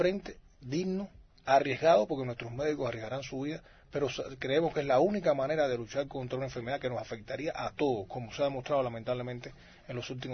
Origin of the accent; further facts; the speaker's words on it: Cuba; El afán de independencia de Cuba ha costado mucho a mi pueblo